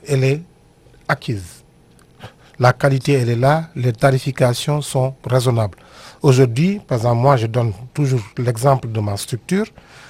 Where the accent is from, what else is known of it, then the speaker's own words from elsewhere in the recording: Senegal; comme chez nous au Sénégal, à la société sénégalaise.